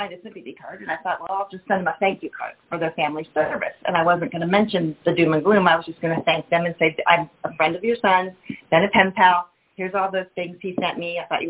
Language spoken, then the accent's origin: English; California, United States; And I'd be like, no, I'm from Orange County.